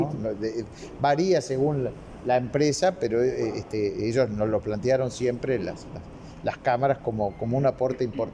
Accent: Uruguay; somos pocos los uruguayos

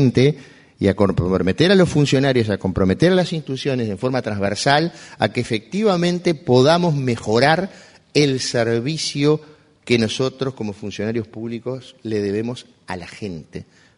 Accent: Fraile Muerto, Cerro Largo, Uruguay; born there; lo dice alguien que viene del interior profundo. Yo nací en Fraile Muerto, departamento de Cerro Largo, a 350 kilómetros de Montevideo.

